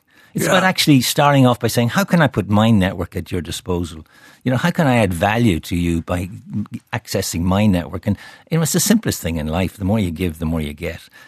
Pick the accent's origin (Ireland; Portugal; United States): Ireland; When I was growing up in Ireland, which was neither today nor yesterday